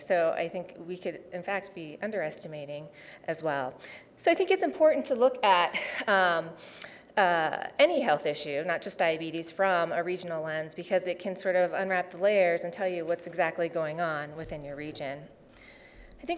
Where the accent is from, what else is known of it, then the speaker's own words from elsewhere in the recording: Ohio, United States; I was raised in Claremont County, which is right here, and I work in Athens County, which is right there.